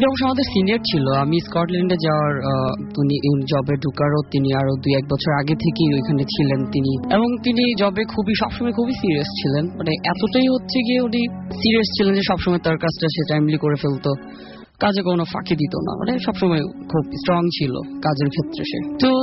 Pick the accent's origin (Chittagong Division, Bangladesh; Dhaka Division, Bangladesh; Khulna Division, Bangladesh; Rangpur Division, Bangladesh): Dhaka Division, Bangladesh; Sonargaon; এসেছি সোনারগাঁ দুধঘাটা থেকে।